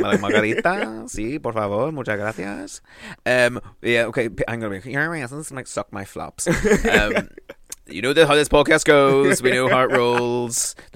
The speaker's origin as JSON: {"language": "English", "region": "South West England", "country": "United Kingdom", "said": "I am from Devon."}